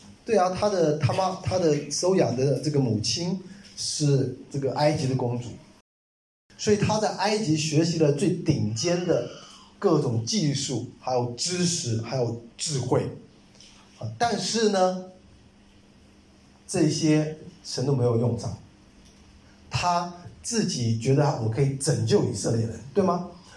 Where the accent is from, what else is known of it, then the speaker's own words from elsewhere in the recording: China; 就像我们中国人，